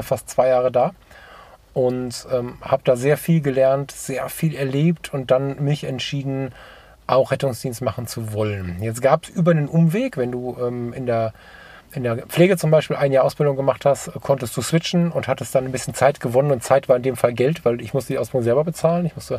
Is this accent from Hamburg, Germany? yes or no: no; Düsseldorf, North Rhine-Westphalia, Germany; born there; Geboren in Düsseldorf-Kaiserswerth